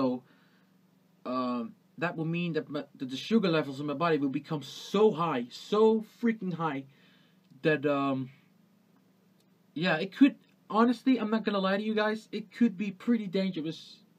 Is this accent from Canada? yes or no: no; Netherlands; I'm 20 years old, I'm from the Netherlands